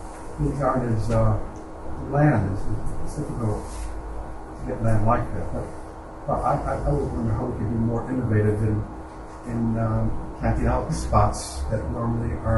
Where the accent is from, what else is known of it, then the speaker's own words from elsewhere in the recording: Chicago, Illinois, United States; now in Sheffield, United Kingdom; I'm from Chicago, and there are gardens.